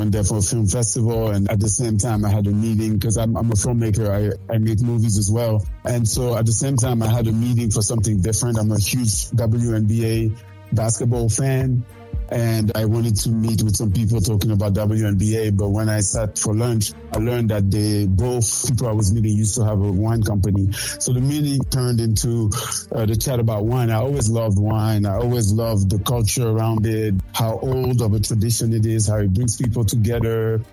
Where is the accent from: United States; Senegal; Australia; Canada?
Senegal; Dakar; I grew up in Senegal, in Dakar. I grew up diving a lot. I've been very close to the ocean my whole life